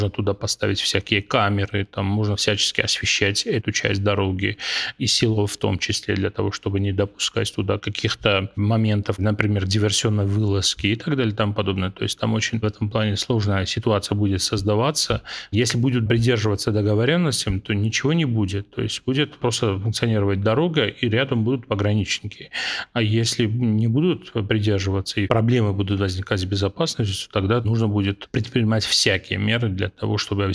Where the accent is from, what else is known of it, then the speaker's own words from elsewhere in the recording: Samtskhe-Javakheti, Georgia; Это дорога, соединяющая Грузию через Самсхаджавахэти, откуда я родом.